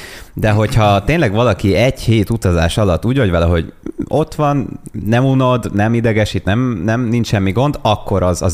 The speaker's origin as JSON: {"language": "Hungarian", "town": "Sopron", "region": "Győr-Moson-Sopron", "country": "Hungary", "tie": "born or raised there", "said": "Én például tudom, hogy otthon Sopronban lentről a harmadik pince lépcső ad egy hangot."}